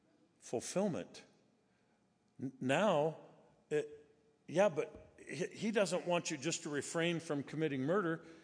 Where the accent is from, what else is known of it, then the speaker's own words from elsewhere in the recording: Texas, United States; Before I'm Texan, I'm a follower of Christ. Now that's saying a lot.